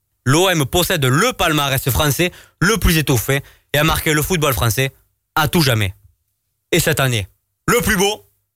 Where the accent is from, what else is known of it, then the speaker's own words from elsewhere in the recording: Marseille, Provence-Alpes-Côte d'Azur, France; j'ai 32 ans. Je suis un pur Marseillais parce que mes parents sont Marseillais. Ma mère et mon père de la rue La Canebière. Mes grands-parents sont tout aussi Marseillais.